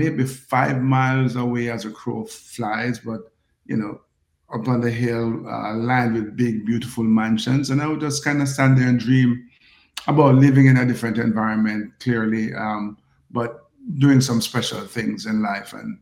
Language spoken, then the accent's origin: English; Jamaica; I'm from Jamaica, man, where everybody sprints fast.